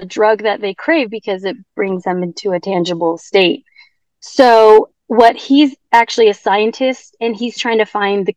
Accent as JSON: {"language": "English", "town": "Provo", "region": "Utah", "country": "United States", "tie": "born or raised there", "also_born_or_lived": "Gallup, New Mexico", "said": "I'm Native American. I'm Navajo. We lived on the reservation till I was six, and then my mom became Mormon and went to BYU to go to school."}